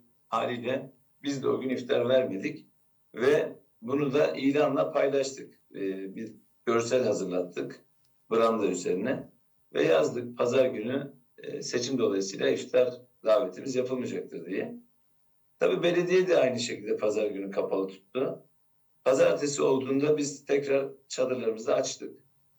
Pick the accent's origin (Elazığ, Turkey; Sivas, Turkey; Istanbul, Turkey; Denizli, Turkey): Istanbul, Turkey; Sancaktepe; Ben bu ilçede doğdum, büyüdüm. Hayatım Sancaktepe'de geçti.